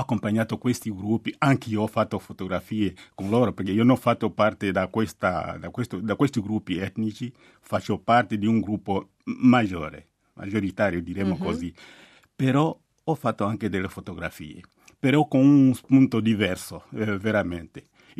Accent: Angola; Nei confini tra Angola, il mio paese, e la Namibia

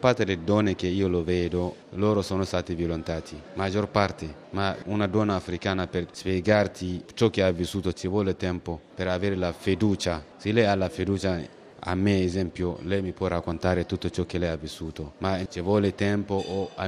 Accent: Niger; io ho detto vengo dal Niger

